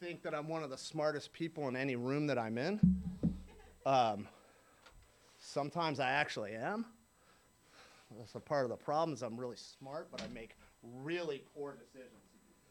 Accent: San Diego, California, United States; I grew up in San Diego. I grew up out in San Carlos, the mean streets of San Carlos, right?

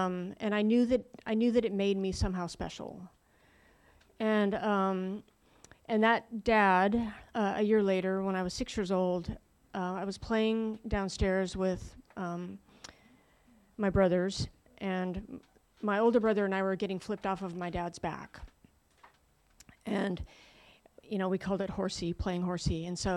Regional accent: Prescott, Arizona, United States; So born and raised in Prescott, Arizona. Small hometown, northern Arizona, very conservative. A great place to grow up for many people.

